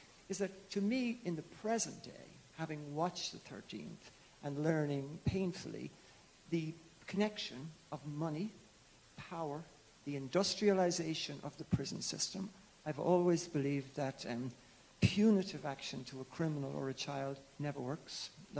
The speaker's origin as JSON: {"language": "English", "country": "Ireland", "moved": "yes", "lives_now": "Baltimore, United States", "said": "I'm from Ireland originally."}